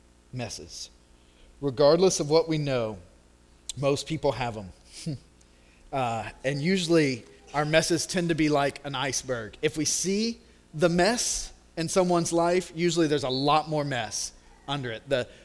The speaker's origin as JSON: {"language": "English", "region": "the South", "country": "United States", "tie": "born or raised there", "said": "Growing up in the South, before you had projectors and little DVD videos, we had this cutting-edge technology called felt boards."}